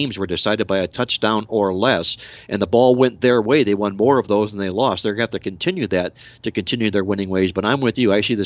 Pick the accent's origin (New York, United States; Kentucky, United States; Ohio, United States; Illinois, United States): Ohio, United States; Cleveland; He's from my hometown, Cleveland, Ohio